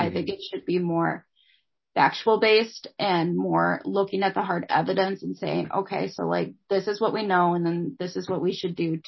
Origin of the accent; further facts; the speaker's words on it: Minnesota, United States; I thought back home, because I live in, my hometown is in Minnesota.